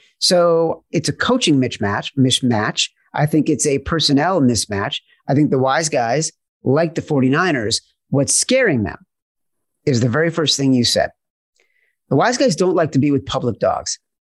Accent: Chicago, Illinois, United States; Number one, as a Chicagoan, northern Chicagoan, North Shore of Chicago in the suburbs, I've been to Sheboygan a million times.

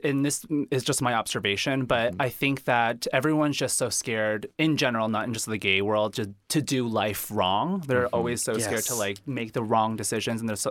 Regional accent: Boston, Massachusetts, United States; I'm from Boston.

